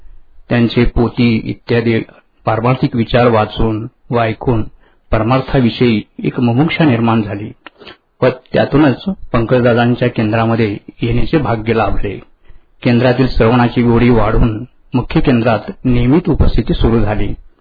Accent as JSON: {"language": "Marathi", "region": "Maharashtra", "country": "India", "tie": "born or raised there", "said": "मी मूळचा तुळजापूर तालुक्यातील एका खेड्यात जन्मलेला."}